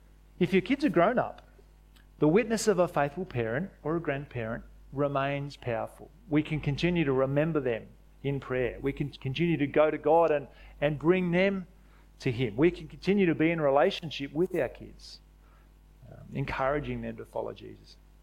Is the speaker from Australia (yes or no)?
yes; Australia; because we're Aussie blokes and it's not really something we do.